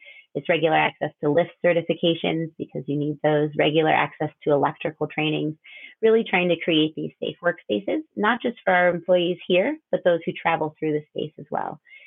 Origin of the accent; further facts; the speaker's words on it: Illinois, United States; I know for myself, I grew up near Chicago and was brought up in a really traditional educational system